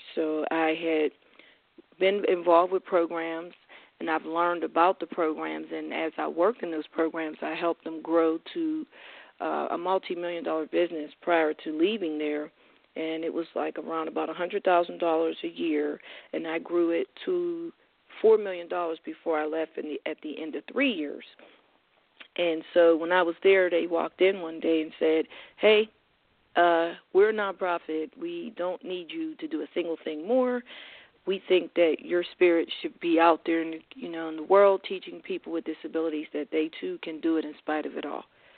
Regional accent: United States; We grew up in the Garfield Heights housing project

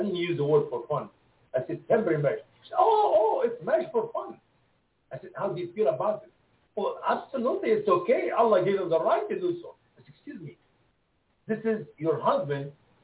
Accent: Egypt; English is a second language; Where are you from? I said, I'm from Egypt. I said, I can read Arabic.

